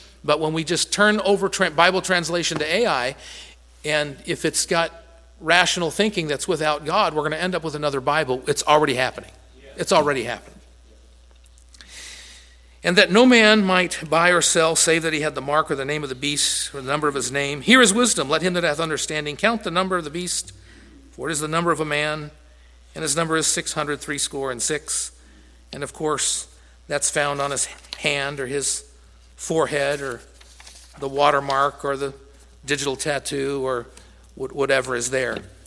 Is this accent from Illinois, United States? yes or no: no; San Diego, California, United States; I was born in Southern California. I am a child of the San Diego surf scene